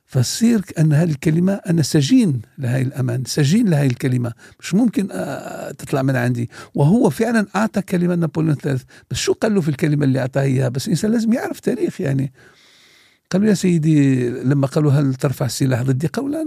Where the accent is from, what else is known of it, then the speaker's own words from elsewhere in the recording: Algeria; لدرجة أن بعض حتى يتهموا بالخيانة يعني عندنا في الجزائر يعني